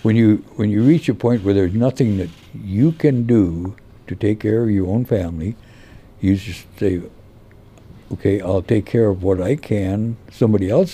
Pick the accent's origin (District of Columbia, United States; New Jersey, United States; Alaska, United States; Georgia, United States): Alaska, United States; When you're growing up in Alaska, it's kind of like a walking disaster area anyway.